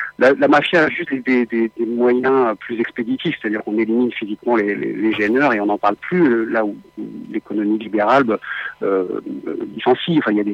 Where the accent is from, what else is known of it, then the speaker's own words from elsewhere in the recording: Northern and Eastern France, France; Moi, je viens de l'Est et du Nord de la France, dans des sites qui étaient des sites miniers, sidérurgiques